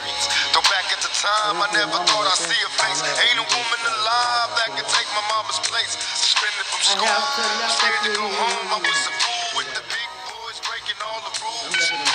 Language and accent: English; District of Columbia, United States; Yes, yes, yes, my hometown.